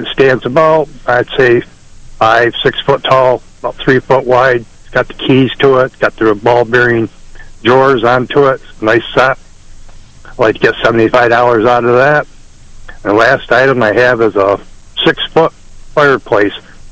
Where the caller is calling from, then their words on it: Warsaw, New York, United States; Calling from Warsaw, New York.